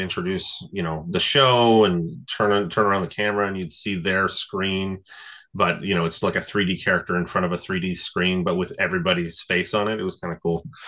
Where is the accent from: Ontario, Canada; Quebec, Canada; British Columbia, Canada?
Ontario, Canada; Toronto; now in Mississauga, Canada; I've been doing comedy for about 6.5 years, almost 7. I'm from Toronto. I live in Mississauga now